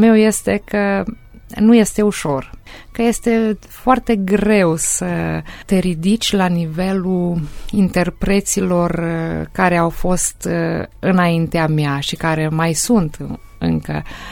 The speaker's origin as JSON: {"language": "Romanian", "town": "Fiad", "region": "Bistrița-Năsăud", "country": "Romania", "tie": "born or raised there", "said": "Satul de unde vin eu se află la Poale de Țibleș, se numește Fiad, mai precis Fiad Vale, pentru că este o vale, de fapt, înspre munții Țibleșului și aparține de localitatea Telciu, Bistrița Năsăud. Acolo m-am născut eu"}